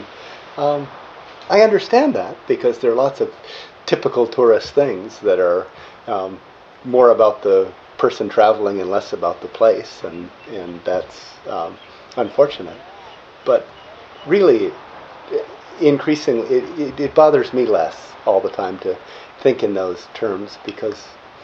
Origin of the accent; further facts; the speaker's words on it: Hawaii, United States; And I realized that that was something that bothered me when I was growing up in Hawaii, and people pouring out at the palace and taking pictures